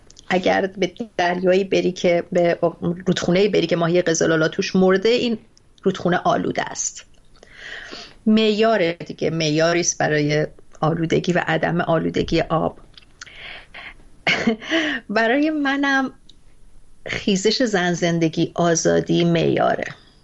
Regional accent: Iran; moved away as an adult; دو سال بعدش هم از ایران آمدم.

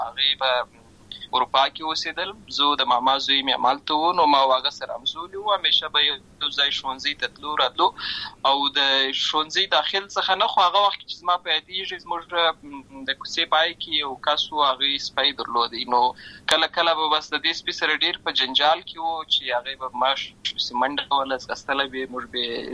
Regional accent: Lashkar Gah, Helmand, Afghanistan; also born or lived in Uruzgan; زه په اصل کې د ورزغان ولایت یم اما زه په هلمند ولایت د شکرګاه کې پیدا شوی یم

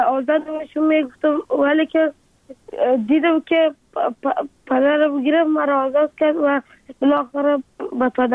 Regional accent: Afghanistan; حالا آرزو دارم که بخیر کلام که شدم افغانستان و وطن خودم را بسازم

